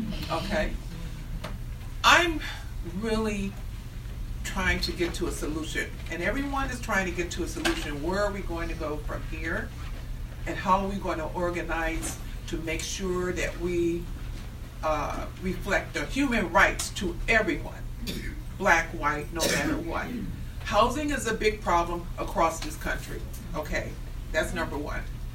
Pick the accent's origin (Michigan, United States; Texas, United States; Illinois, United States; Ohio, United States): Ohio, United States; I was raised in Ohio. I call it KK Country, USA.